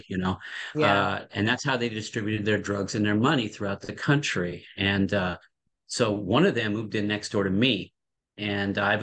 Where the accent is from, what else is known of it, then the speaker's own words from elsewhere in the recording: Sheridan, Wyoming, United States; I grew up in Sheridan, Wyoming. Big difference.